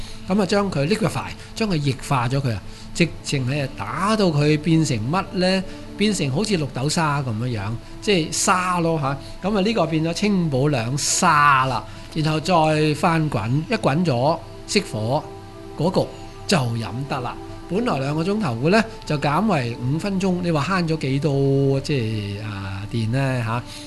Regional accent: Guangdong, China; 你就知道我哋廣東人咧好中意飲老火湯啦嚇。

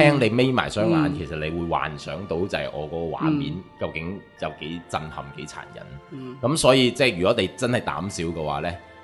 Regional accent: China; 咁但係中国呢係一个好有趣嘅国家啊，我哋中国人係一班都几有趣嘅一班人

